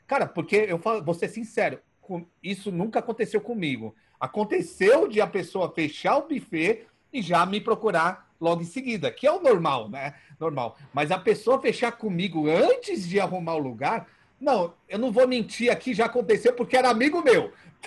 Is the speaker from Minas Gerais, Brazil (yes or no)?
no; São Paulo, Brazil; Eu sou de São Paulo, tá? Você achando que de São Paulo é top? O meu não é.